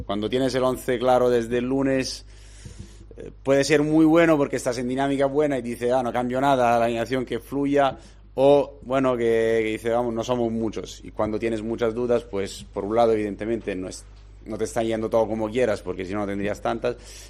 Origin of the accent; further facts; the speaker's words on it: Miranda, Castile and León, Spain; yo vengo de Miranda, que cuando hacía mucho frío